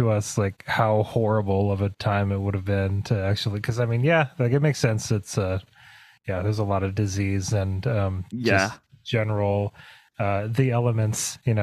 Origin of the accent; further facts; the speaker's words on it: Oregon, United States; growing up in Oregon, and I know that you probably dealt with this too, but we spent probably more time on the Oregon Trail in school